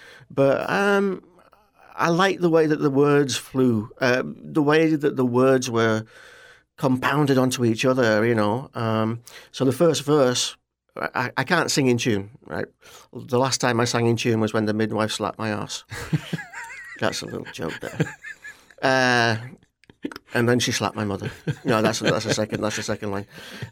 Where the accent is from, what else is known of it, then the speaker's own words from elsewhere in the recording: Barnsley, Yorkshire and the Humber, United Kingdom; I grew up in a town called Barnsley. It's about 200 miles north of London, 35 miles east of Manchester. It was a very traditional coal mining community. Both of my grandfathers were coal miners.